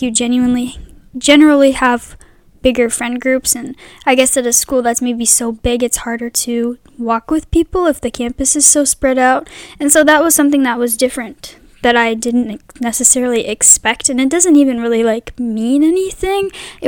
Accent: Minnesota, United States; So I'm from Minnesota, if you are listening and you don't know

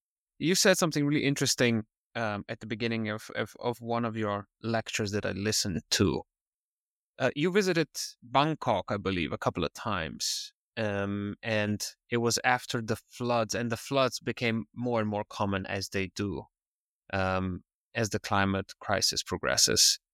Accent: Slovenia; I asked that because my home country of Slovenia faced some devastating floods last year. It was the first time. I'm almost 40 years old, but it never happened before

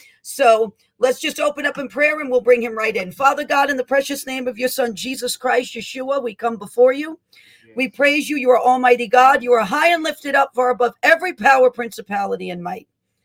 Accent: Bronx, New York, United States; I'm a native New Yorker. I was born in the Bronx, New York, and I have been in New York my entire life.

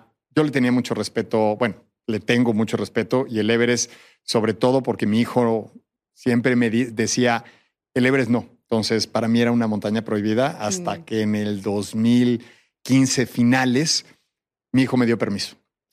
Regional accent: Mexico; el chiste era ir como mexicanos a tratar de conquistar esta cumbre

